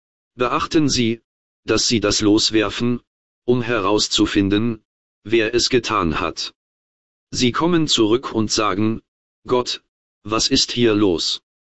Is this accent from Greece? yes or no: no; United States; German is a second language; aber als Amerikaner haben wir sogar die Vorstellung von Corporateness